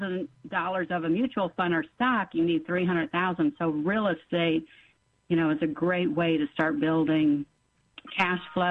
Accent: Omaha, Nebraska, United States; Been, like you said, born and raised in Omaha, Nebraska, and a big Nebraska Cornhusker fan.

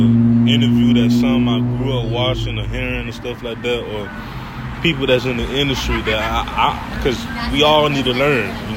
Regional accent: Opa-locka, Florida, United States; I don't care if you from North Miami or I'm from Opa-locka, or you from Homestead or...

